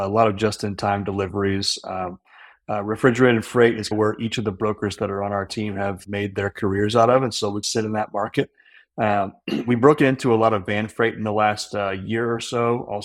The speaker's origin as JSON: {"language": "English", "town": "Indianapolis", "region": "Indiana", "country": "United States", "said": "And I'm from Indianapolis, Indiana."}